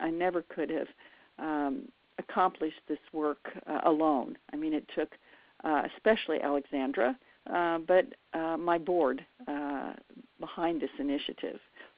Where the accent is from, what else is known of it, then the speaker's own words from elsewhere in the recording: United States; here I am an American, you know, asking about making a change in their country.